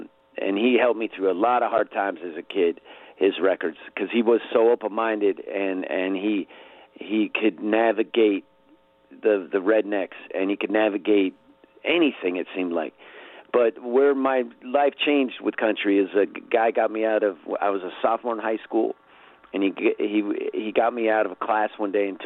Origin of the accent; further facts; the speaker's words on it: Reno, Nevada, United States; I grew up, when I was 13, my brother moved to Los Angeles. We grew up in Reno, Nevada.